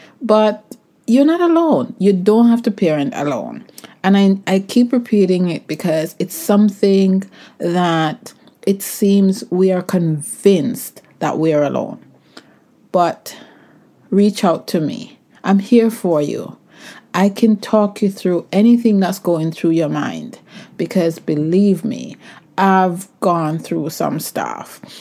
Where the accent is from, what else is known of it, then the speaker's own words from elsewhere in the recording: England, United Kingdom; Sonia and I go way back from our time growing up in England.